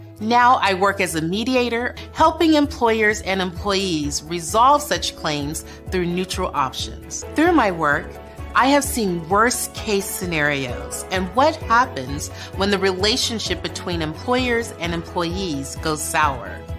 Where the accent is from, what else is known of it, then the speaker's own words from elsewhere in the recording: Birmingham, Alabama, United States; where I had the opportunity to grow up until I was 9 years old. And I always start there because growing up in Birmingham, growing up in the South was really pivotal for me